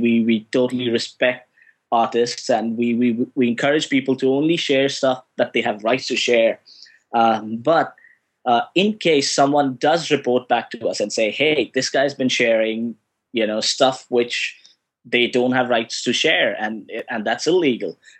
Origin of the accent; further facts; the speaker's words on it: India; Like right now, I'm sitting in Norway, in Oslo. I'm from India